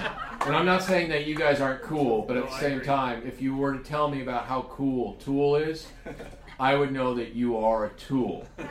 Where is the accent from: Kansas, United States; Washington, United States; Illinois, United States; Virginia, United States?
Kansas, United States; When I was growing up in Kansas, we just went to every concert.